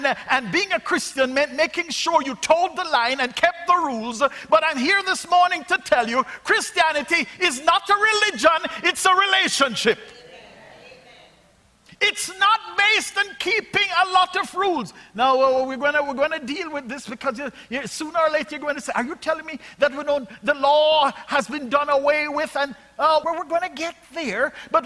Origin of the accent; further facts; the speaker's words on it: Jamaica; But when I was a little boy growing up in Jamaica